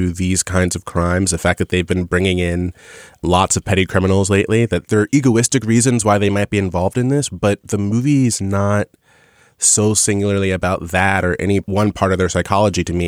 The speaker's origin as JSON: {"language": "English", "region": "New Jersey", "country": "United States", "tie": "born or raised there", "said": "maybe partially because I grew up in New Jersey. I grew up in the Sopranos era."}